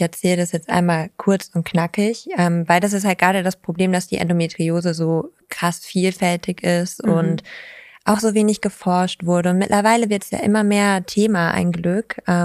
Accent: Lower Saxony, Germany; Ja, ich bin ja in Ostfriesland groß geworden

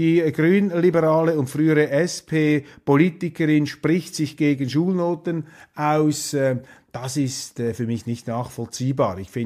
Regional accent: Switzerland; Und was uns als Schweizer natürlich besonders freut, ist, dass Granit Xhaka, der Schweizer mit kosovarischem Hintergrund

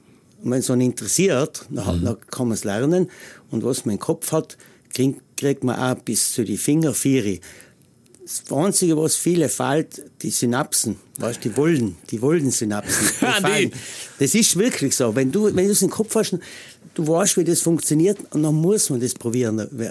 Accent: Trentino-Alto Adige, Italy; also born or lived in Styria, Austria; nachher bin ich natürlich stolz, dass ich ein Ultner bin. Mhm. Weil ich bin ja interessanterweise in der Steiermark geboren.

